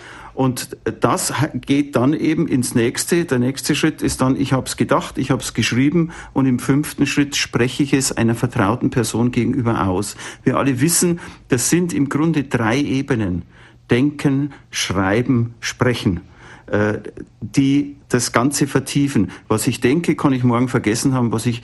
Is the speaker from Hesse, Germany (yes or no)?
no; Munich, Bavaria, Germany; born there; ich bin 1945 in München im Chaos geboren, und zwar in dem äußeren Chaos, zerstörte Welt, traumatisierte Menschen, und in dem inneren Chaos, kranke Familie mit schrecklichen Verletzungen der Würde.